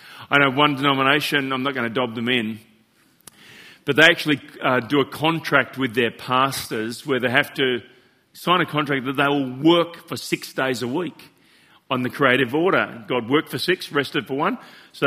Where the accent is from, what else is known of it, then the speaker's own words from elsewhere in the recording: Australia; I'm Australian